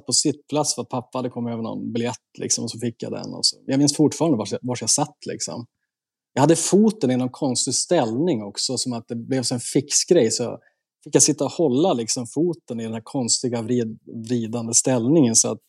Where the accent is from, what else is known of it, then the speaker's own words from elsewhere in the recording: Umeå, Västerbotten County, Sweden; så att jag kom ju direkt från Norrland, straight from Umeå liksom.